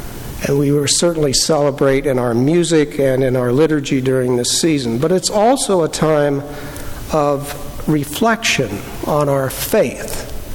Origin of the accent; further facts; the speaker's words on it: Midwest, United States; moved away as an adult; now in Bradenton, United States; because I grew up in the Midwest and served my ordained life in Western New York and West Virginia.